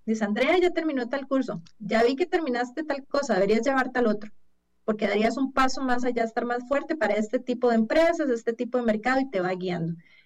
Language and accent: Spanish; Costa Rica; uno como buen tico decía, yo voy a pulsearlo.